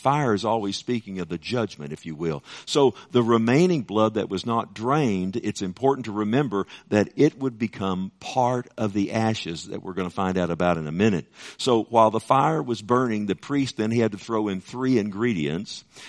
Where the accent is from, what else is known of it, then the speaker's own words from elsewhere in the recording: Texas, United States; we all, you know, we're from Texas, we know what a heifer is